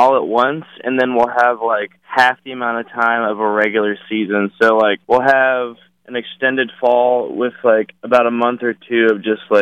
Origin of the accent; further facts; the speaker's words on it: East Coast, United States; I'm actually from the East Coast, like farther up north. So it actually gets pretty darn cold over here.